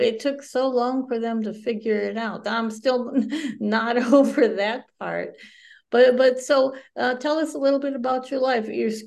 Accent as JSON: {"language": "English", "region": "Wisconsin", "country": "United States", "lives_now": "Miami, United States", "said": "I'm originally from Wisconsin, so I can feel your pain sort of after 37 years in Miami."}